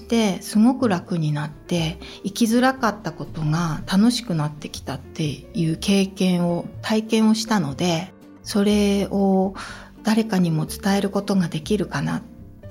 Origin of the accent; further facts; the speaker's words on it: Tohoku, Aomori, Japan; 東北町です。